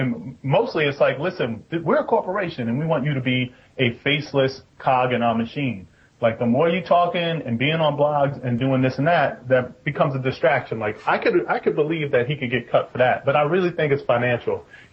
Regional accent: New York, United States; But I'm from New York. I've spent time in San Francisco.

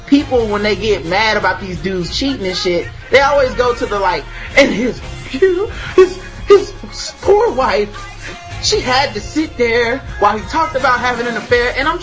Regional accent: North Carolina, United States; I don't speak Spanish. I'm from North Carolina.

